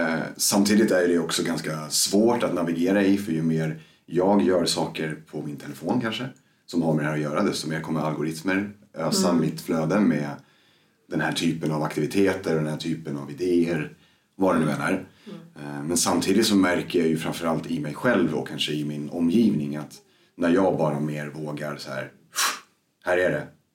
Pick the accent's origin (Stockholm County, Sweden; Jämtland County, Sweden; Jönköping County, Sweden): Stockholm County, Sweden; Stockholm; moved away as an adult; när vi var i senare tonåren och fram tills att jag flyttade ifrån Stockholm egentligen när jag var 24.